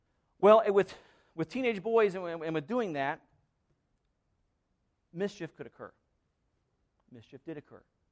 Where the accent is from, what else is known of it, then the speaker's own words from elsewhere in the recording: Milford, Indiana, United States; I was working at a factory in my hometown of Milford, Indiana, which is about almost 3 hours straight east of here.